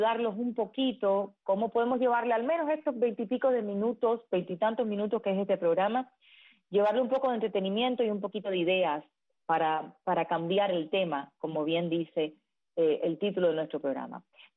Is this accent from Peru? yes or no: no; Cuba